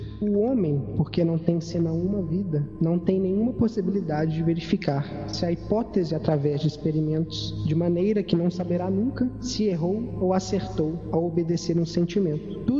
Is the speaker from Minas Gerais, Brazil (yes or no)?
yes; Minas Gerais, Brazil; Eu sou de Minas